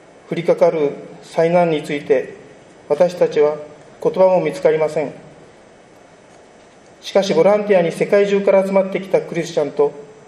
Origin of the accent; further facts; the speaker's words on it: Iwakuni, Yamaguchi, Japan; 私が生まれ育った岩国という地は米軍岩国基地があり、被爆地広島とも40キロメートルの距離であり